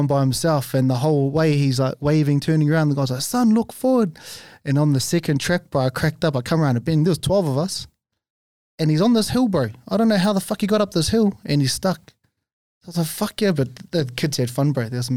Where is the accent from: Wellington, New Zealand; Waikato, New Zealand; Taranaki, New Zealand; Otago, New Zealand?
Taranaki, New Zealand; Hawera; Bro, and what hurts, bro, is I grew up in Hawera too, and that was 2018.